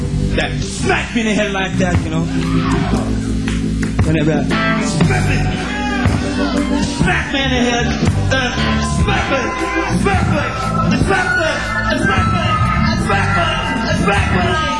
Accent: Brooklyn, New York, United States; I come from Sheepshead Bay, Brooklyn, you know. New York City, East Coast. Board of Education School System, Public School 254, you know what I mean?

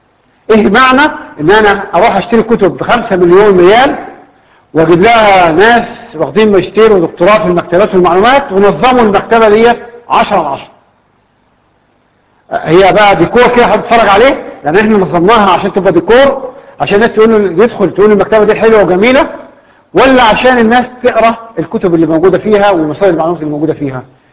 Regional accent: Cairo, Cairo Governorate, Egypt; في عندنا في القاهرة دلوقتي

